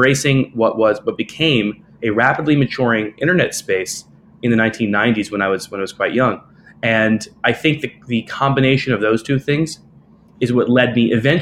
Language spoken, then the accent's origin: English; New York, United States; I was born here in New York, so I'm presently in Manhattan, in Lower Manhattan, but I was born a little bit uptown and lived most of my life here in New York and thereabouts. So I'm a real New Yorker